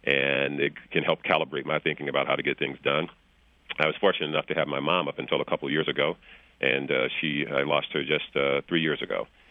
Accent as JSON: {"language": "English", "town": "Flint", "region": "Michigan", "country": "United States", "tie": "born or raised there", "said": "I grew up in Flint. I've been away from there for a number of years now. I graduated high school in 1974, so it seems like forever. But the good part is my family has remained in the area"}